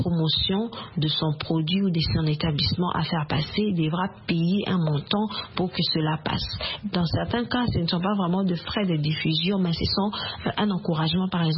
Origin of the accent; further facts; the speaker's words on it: DR Congo; particulièrement chez nous en République démocratique du Congo.